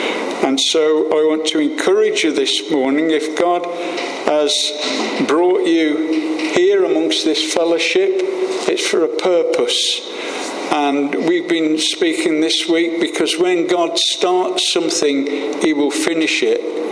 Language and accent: English; Coventry, West Midlands, United Kingdom; I was born and bred in Coventry during the time of the Blitz.